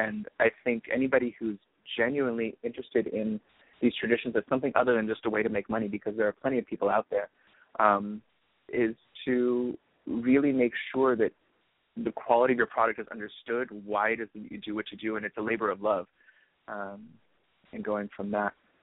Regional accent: Los Angeles, California, United States; So I grew up in Los Angeles. My mother's family is Mexican. My father's family is a lovely blend of Western European.

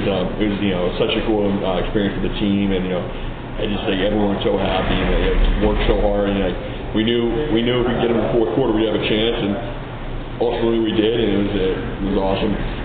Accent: Madison, Connecticut, United States; Madison, Connecticut.

